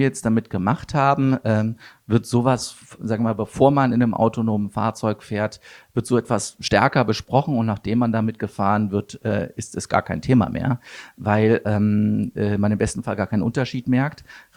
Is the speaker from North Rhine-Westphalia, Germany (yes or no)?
yes; Wuppertal, North Rhine-Westphalia, Germany; Ja, also ich komme aus Wuppertal, muss man dazu sagen, und das ist ja nun eine größere Stadt, wohnte da aber dort eher am Rand, quasi an der Grenze, quasi zwischen Düsseldorf und Wuppertal.